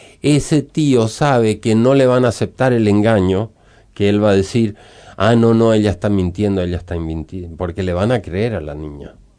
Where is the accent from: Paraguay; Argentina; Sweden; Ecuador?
Sweden; now in Uruguay; soy sueco, pero aquí en Uruguay